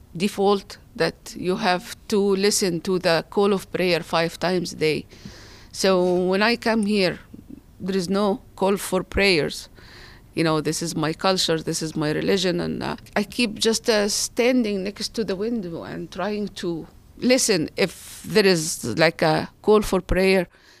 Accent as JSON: {"language": "English", "country": "Egypt", "tie": "born or raised there", "said": "I was born in Egypt in February 21, 1962."}